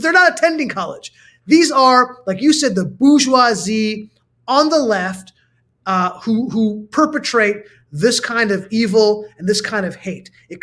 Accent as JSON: {"language": "English", "town": "Los Angeles", "region": "California", "country": "United States", "tie": "born or raised there", "said": "It really is because I grew up in Los Angeles, and when I grew up, you know, as a kid in the 80s, my synagogue and my school, my Jewish school, every year, at least once or twice a year, would be desecrated."}